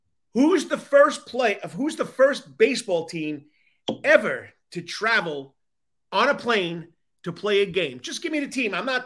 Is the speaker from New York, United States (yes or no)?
yes; New York, United States; I haven't been there yet either, and I grew up in New York, but we never made it over to Cooperstown.